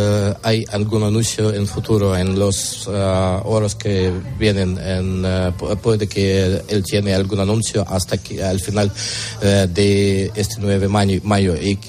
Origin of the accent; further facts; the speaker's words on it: Russia; Spanish is a second language; moved away as an adult; now in Spain; Soy opositor ruso, soy periodista opositor ruso, por eso sí que tengo. He pedido también aquí asilo político, por eso en España